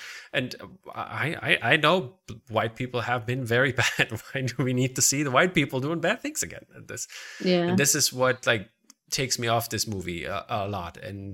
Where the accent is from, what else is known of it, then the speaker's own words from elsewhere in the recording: India; I'm Indian cinema trained, so there's a lot of 3-hour movies.